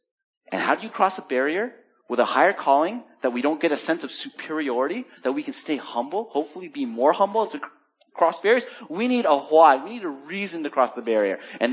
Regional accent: Philippines; accent: American; They see me, they assume I'm not Filipino, and they assume I'm a foreigner, which equals rich because you came here. Therefore, especially if I have an American accent, and Americans do have an accent.

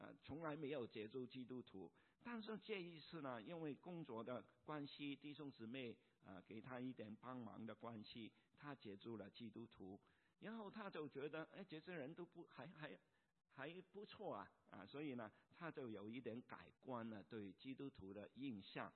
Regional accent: China

